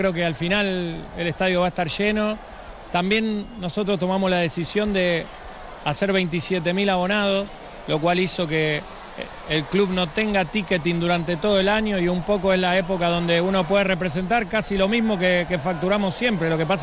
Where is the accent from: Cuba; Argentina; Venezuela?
Argentina; yo obvio que soy argentino